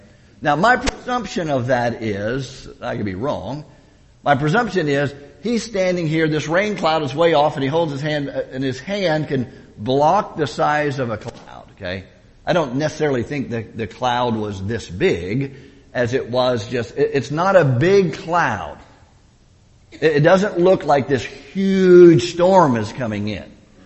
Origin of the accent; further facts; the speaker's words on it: Florida, United States; When I grew up in Florida, it was like 3 o'clock in the afternoon. You could almost set your watch by it.